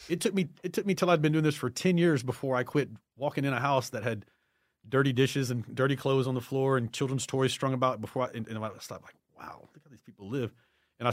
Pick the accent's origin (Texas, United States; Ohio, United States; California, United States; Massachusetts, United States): Texas, United States; Houston; I was born in South Houston, and I've lived, you know, in Houston my whole life.